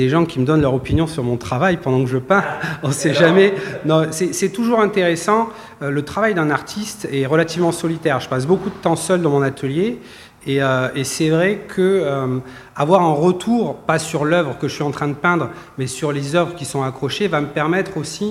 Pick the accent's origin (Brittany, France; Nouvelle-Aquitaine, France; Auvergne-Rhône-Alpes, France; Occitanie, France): Nouvelle-Aquitaine, France; Biarritz; Je viens de Biarritz. Et je vis au bord de l'eau